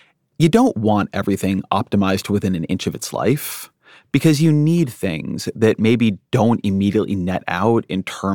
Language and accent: English; California, United States; When I grew up in Southern California, the New York Times was probably net-net a better paper than the LA Times.